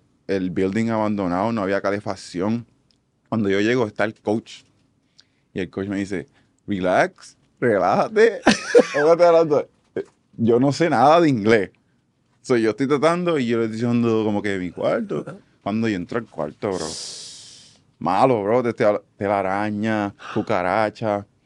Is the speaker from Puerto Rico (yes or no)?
yes; Puerto Rico; Yo vengo de Puerto Rico